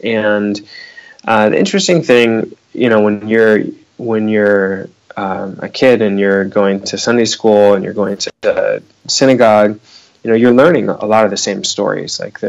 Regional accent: Sacramento, California, United States; now in San Francisco, United States; I'm a California boy. I grew up born and raised in Sacramento, and ended up in San Francisco

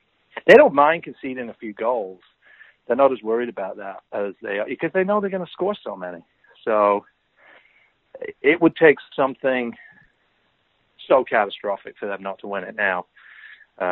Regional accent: England, United Kingdom; now in United States; Growing up in England, that's what you did every recess, every day.

